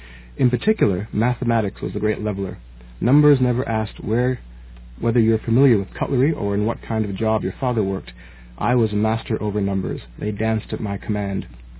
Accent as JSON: {"language": "English", "town": "Toronto", "region": "Ontario", "country": "Canada", "tie": "born or raised there", "said": "growing up in the Toronto of the 1970s, which many of you may not be aware was not the multicultural haven that it is today. It was actually quite difficult being someone of a different color, different culture growing up here in the 70s."}